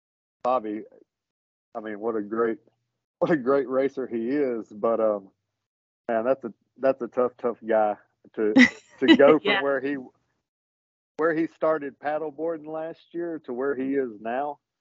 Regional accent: Alabama, United States; because it's in Alabama. I'm from Alabama.

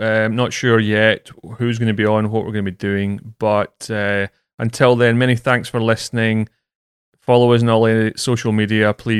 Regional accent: Scotland, United Kingdom; I was like, I'm a Scottish caddy.

